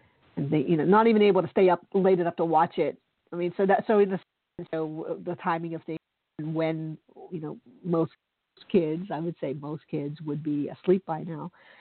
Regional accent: United States; I'm talking as, you know, a 45-year-old woman growing up in America and seeing the things that I've seen.

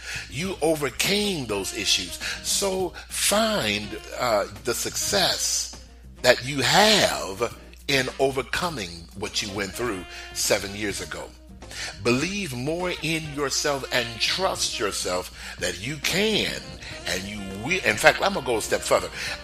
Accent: Texas, United States; See, I'm originally from Texas. Everybody know that.

